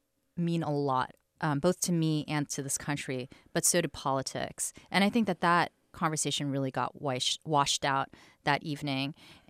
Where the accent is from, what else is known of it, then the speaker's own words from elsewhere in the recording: New York City, New York, United States; And growing up in New York City, which really was a city of black and whiteness, right?